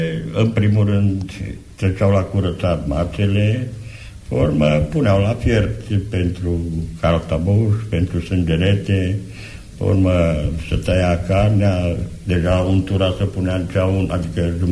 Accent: Cluj, Cluj County, Romania; Eu deloc sunt din Cluj.

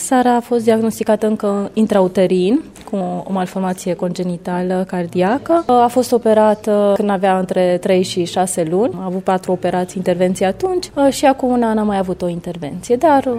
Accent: Brașov, Brașov County, Romania; venim din Brașov. Venim la fiecare 6 luni aici, de acum 12 ani

